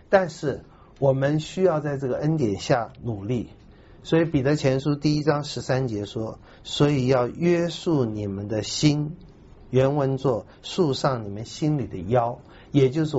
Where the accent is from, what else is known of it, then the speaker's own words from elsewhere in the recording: Da'an, Taipei, Taiwan; 我在台湾生的长的，我不会讲台语，不会听，都被人家骂，被人家笑。我说哎呀，因为我生长在大安区啦，那是没办法。